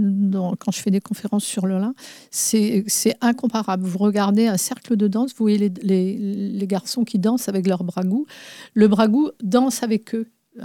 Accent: Brittany, France; On est breton et têtu, donc va tenir bon pour y arriver.

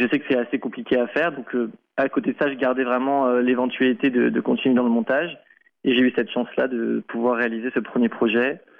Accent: Île-de-France, France; also born or lived in Brittany; Alors, j'ai grandi entre le Sud 77 et la Bretagne.

